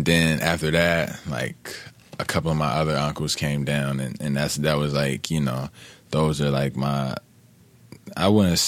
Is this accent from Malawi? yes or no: no; Atlanta, Georgia, United States; also born or lived in Philadelphia; Decatur is like the east side, you know what I mean?